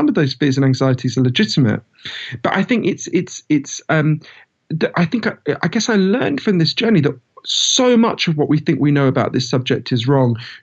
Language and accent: English; United Kingdom; I'm British, as you can tell from my voice.